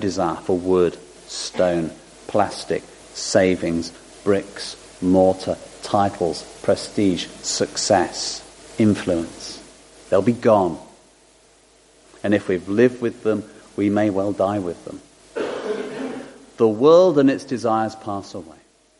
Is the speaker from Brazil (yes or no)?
no; United Kingdom; big article on all the things we should feel deeply ashamed of as British people.